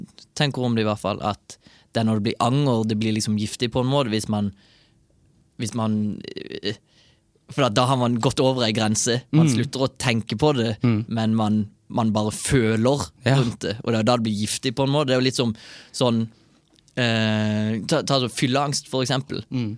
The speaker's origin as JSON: {"language": "Norwegian", "region": "Agder", "country": "Norway", "said": "Jeg er fra Sørlandet, vet du."}